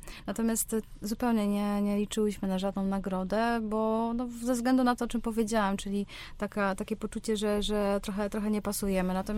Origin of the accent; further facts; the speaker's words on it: Głogów, Lower Silesian Voivodeship, Poland; no bo jesteśmy z Głogowa